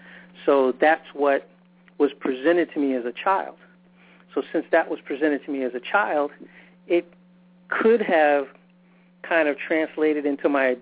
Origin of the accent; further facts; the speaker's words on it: New York, United States; I'm originally from New York